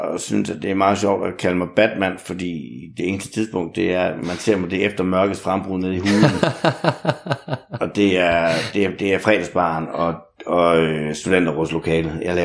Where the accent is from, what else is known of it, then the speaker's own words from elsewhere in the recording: Aalborg, North Denmark Region, Denmark; Altså, jeg kommer fra Aalborg, og alle mine klassekammerater enten blev i Aalborg